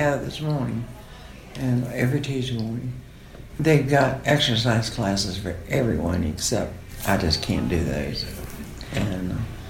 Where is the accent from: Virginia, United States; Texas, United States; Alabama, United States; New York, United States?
Virginia, United States; Reading; also born or lived in Richmond; now in Jackson, United States; I'm from Reading, Virginia. And the last 11 years before coming here, I lived in Richmond.